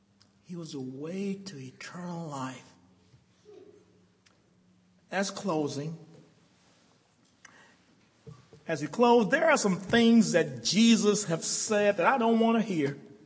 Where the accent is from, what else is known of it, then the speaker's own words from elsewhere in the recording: Alabama, United States; It's an old phrase that we use growing up in Alabama as little kids